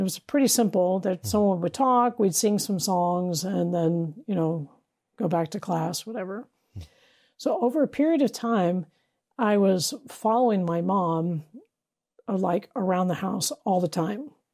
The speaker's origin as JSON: {"language": "English", "region": "California", "country": "United States", "tie": "born or raised there", "said": "So I was born there in the Bay Area and into, I would say, so we have this West Coast understanding. Okay, so my family, for generations, we lived in the Bay Area."}